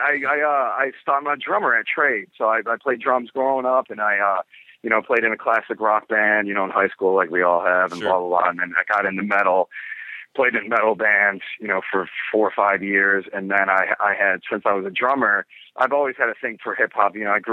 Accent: Manhattan, New York, United States; You know, I grew up in Manhattan

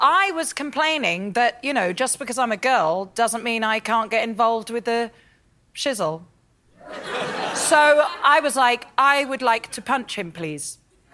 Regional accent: London, United Kingdom; I'm from South London.

